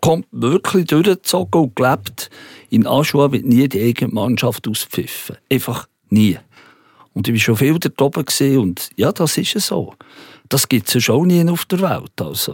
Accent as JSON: {"language": "German", "region": "Bern", "country": "Switzerland", "said": "da würde ich natürlich sagen, als Berner"}